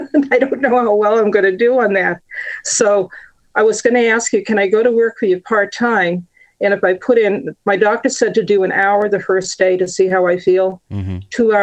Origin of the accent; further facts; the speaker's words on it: the South, United States; born there; because I was born in the South.